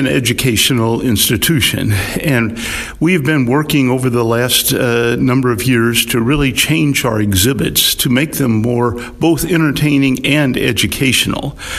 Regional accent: Hannibal, Missouri, United States; Well, as you grow up in Hannibal, you're always aware of Mark Twain because a number of businesses are named after eithe

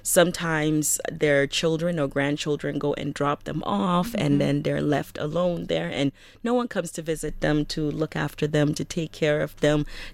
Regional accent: California, United States; moved away as an adult; also born or lived in New York; now in South Sudan; I'm from California, and I have a sister. I had a brother who's late now, and with my parents, all in California. I came here, left from New York to come to South Sudan.

